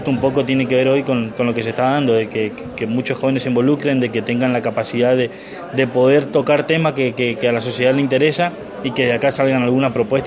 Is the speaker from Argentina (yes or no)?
yes; Argentina; nosotros somos argentinos